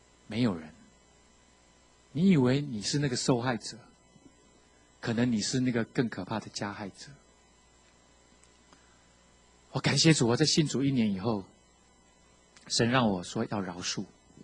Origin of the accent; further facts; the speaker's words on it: Keelung, Taiwan; 因为我是基隆人